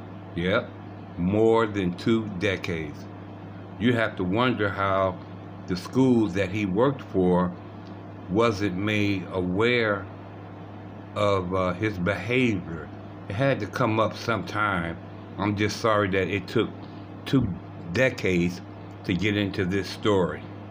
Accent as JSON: {"language": "English", "town": "Cleveland", "region": "Ohio", "country": "United States", "tie": "born or raised there", "said": "actually comes from my hometown of Cleveland, Ohio"}